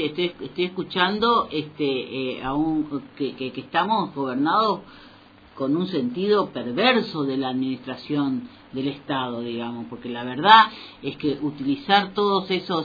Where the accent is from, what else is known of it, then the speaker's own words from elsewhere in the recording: Argentina; vamos a ir a la crisis y vamos a padecer la crisis como cualquier argentino más tarde o más temprano